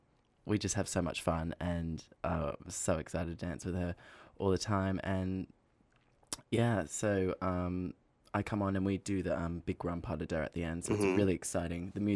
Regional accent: Australia; Well, I think it's I'm from Australia

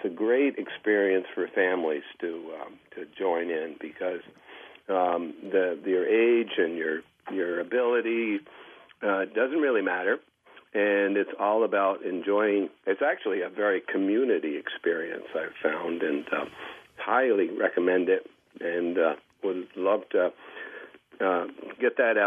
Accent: Pittsford, United States; from Pittsford, and I first started contra dancing back, in 79

